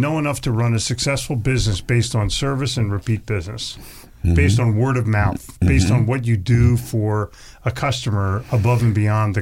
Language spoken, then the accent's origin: English; Philadelphia, Pennsylvania, United States; So I'm from Philly, exit 4.